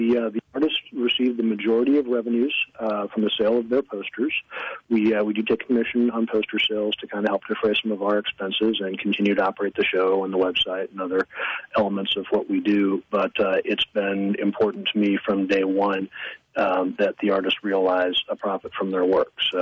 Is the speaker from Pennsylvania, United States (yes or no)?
no; St. Louis, Missouri, United States; a show in St. Louis, which is my hometown, in May.